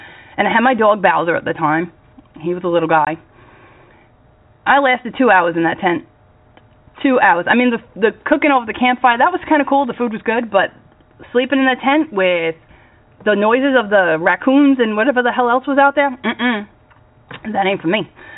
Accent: Brooklyn, New York, United States; now in North Carolina, United States; I mean, I'm from Brooklyn, New York. It's not exactly like we have campgrounds out there. You know what I mean? But before I moved to North Carolina, several years before I moved to North Carolina

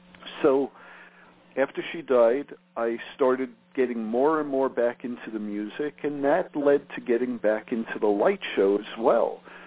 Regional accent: Long Beach, New York, United States; now in Maine, United States; We grew up in Long Beach, New York together. He now lives in Philly, and I live in Maine.

